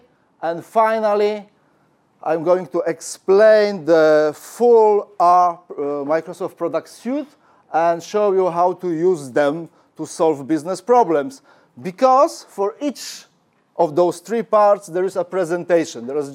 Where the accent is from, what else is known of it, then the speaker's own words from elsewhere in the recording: Poland; I'm from Poland